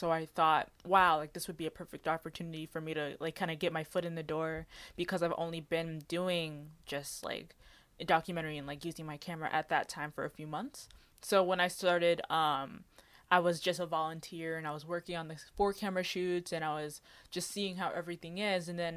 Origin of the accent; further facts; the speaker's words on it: New York, United States; there's people in my hometown in Rockland County that just do so much on a local scale.